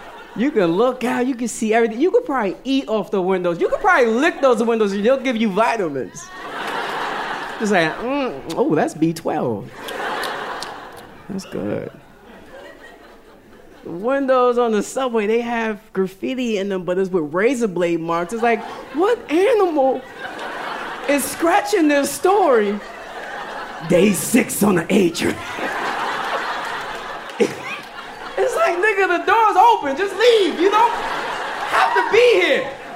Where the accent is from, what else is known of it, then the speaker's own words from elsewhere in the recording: Yonkers, New York, United States; I'm from Yonkers.